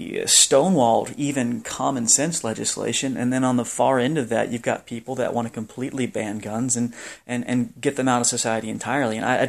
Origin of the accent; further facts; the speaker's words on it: Marianna, Florida, United States; I grew up in Marianna, which is the second congressional district. We lived 17 miles from town. We lived on 40 acres